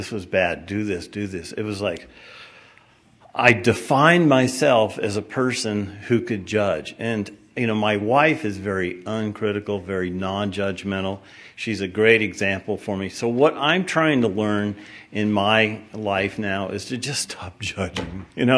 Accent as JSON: {"language": "English", "town": "Portland", "region": "Oregon", "country": "United States", "said": "from Portland, Oregon. We got a great group in Portland."}